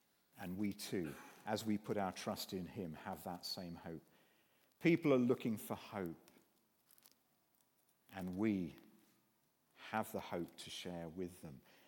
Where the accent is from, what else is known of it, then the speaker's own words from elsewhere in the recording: Guernsey; I come from Guernsey in the Channel Islands, and swimming in the sea in Guernsey, you go into the water.